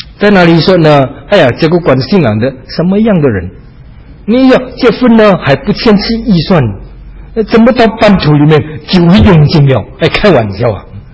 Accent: China; 因为身为中国人，还是想吃饭吃得饱

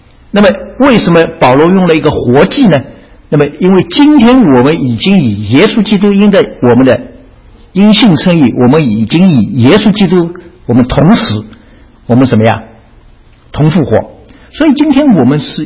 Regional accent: China; 尤其是我是觉得我们中国人那个脸面很重要，是不是？

